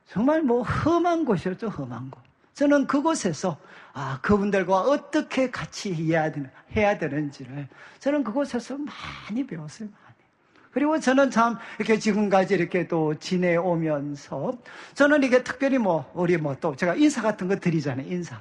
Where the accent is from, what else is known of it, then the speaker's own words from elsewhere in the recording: Gyeongsang, South Korea; 그런데 저는 여러분 경상도 사람이고